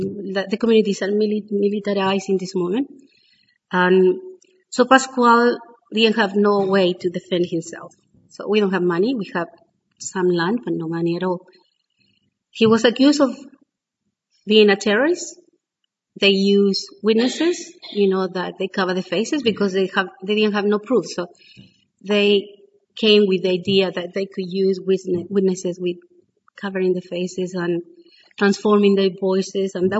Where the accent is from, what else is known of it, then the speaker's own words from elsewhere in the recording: Chiloé, Los Lagos, Chile; English is a second language; I'm from Chiloé, that is a small island at the end of Chile.